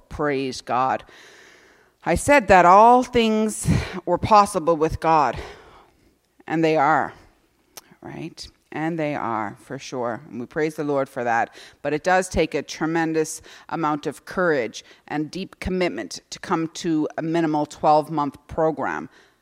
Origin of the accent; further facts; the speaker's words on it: Newfoundland and Labrador, Canada; And I have to say that when I arrived, I came from Newfoundland and Labrador, and when I arrived to this centre, I was shattered.